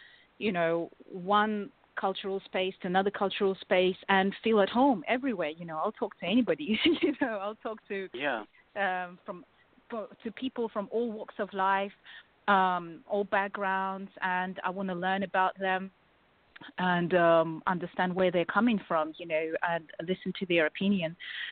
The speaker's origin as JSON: {"language": "English", "country": "Russia", "moved": "yes", "lives_now": "United Kingdom", "said": "Even when I came to UK, I could never, like, straight away fit in because I was coming from Russia, but then I did not look like typical Russian, and then I was a refugee."}